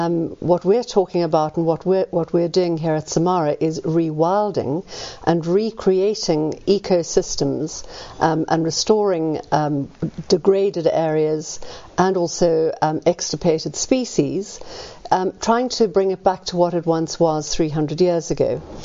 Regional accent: Johannesburg, Gauteng, South Africa; born there; Well, for a start, I'm a South African. I was born in Joburg, and so I used to drive through the Karoo.

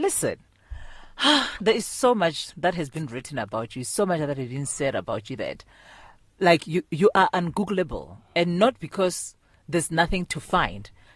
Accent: Seshego, Limpopo, South Africa; I grew up in Seshego.

